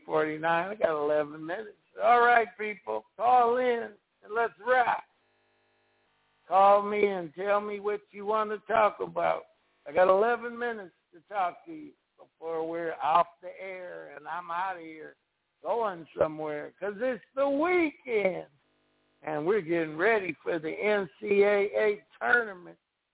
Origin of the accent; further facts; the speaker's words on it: Los Angeles, California, United States; It was one of my best friends as I grew up in South Central L.A.